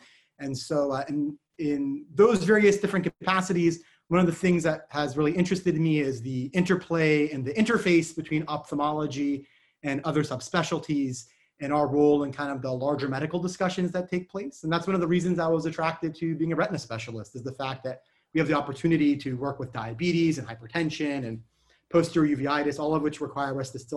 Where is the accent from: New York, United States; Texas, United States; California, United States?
California, United States; Davis; Before that, I was at UC Davis, where I did my residency and actually grew up. That's my hometown, so I'm a native Californian.